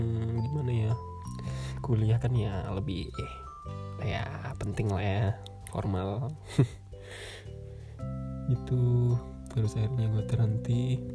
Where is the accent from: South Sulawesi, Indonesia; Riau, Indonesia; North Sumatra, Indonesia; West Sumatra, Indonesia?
South Sulawesi, Indonesia; Makassar; now in Yogyakarta, Indonesia; Jadi gue itu orang asli Makassar yang pindah ke Jogja soalnya sekeluarga.